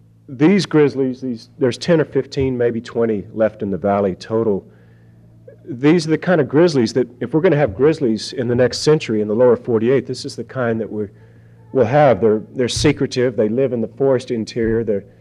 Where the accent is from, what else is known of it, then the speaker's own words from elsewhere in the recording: Texas, United States; I grew up in Texas and have a real conservative, almost populist upbringing.